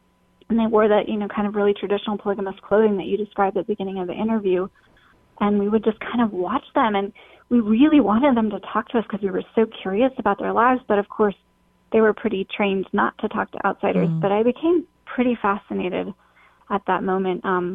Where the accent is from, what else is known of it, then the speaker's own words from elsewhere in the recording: Utah, United States; I grew up in Utah, so I knew a lot about LDS culture and doctrine